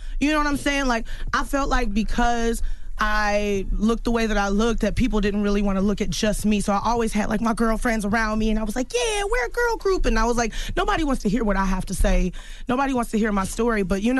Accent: Houston, Texas, United States; Growing up in Houston, I was teased a lot in middle school for being nerdy or playing the flute.

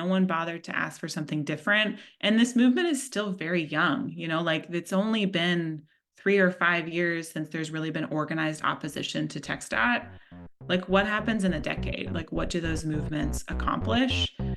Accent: Los Angeles, California, United States; I grew up in Los Angeles. My entire life has been wrapped in highways.

